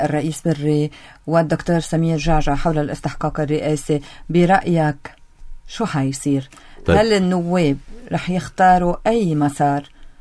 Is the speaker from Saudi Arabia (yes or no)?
no; Lebanon